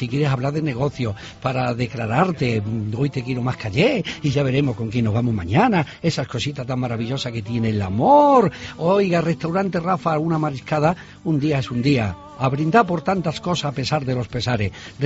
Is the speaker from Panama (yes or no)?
no; Cáceres, Extremadura, Spain; yo también soy cacereño, y encima, para más nota, nací en la calle Calero.